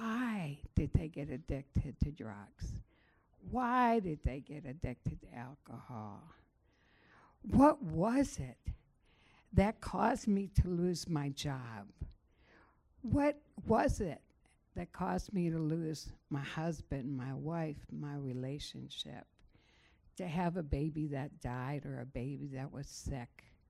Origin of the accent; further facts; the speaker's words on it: Detroit, Michigan, United States; And so I remember growing up in Detroit